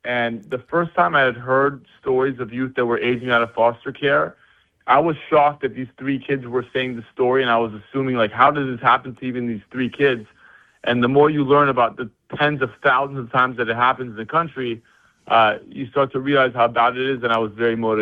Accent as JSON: {"language": "English", "country": "Mexico", "tie": "born or raised there", "said": "And so for me, you know, growing up in Mexico for 12 years, completely different culture"}